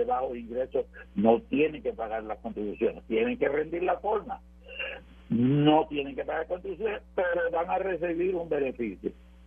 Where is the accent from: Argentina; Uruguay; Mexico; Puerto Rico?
Puerto Rico; la Corte Suprema decide que los puertorriqueños somos nacionales americanos, aunque no fuéramos ciudadanos.